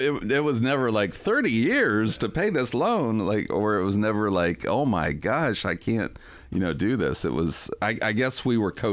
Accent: Newark, United States; I'm always kind of biased because I grew up in Newark and, you know, went to Newark City Schools graduate.

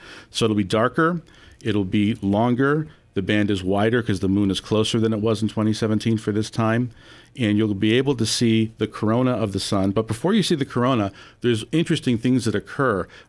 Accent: Buffalo, New York, United States

